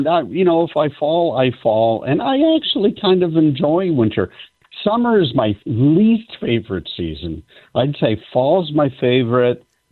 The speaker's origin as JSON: {"language": "English", "country": "Canada", "tie": "born or raised there", "said": "I grew up in the Great White North up in Canada, eh? And we lived about halfway up to the Arctic Circle."}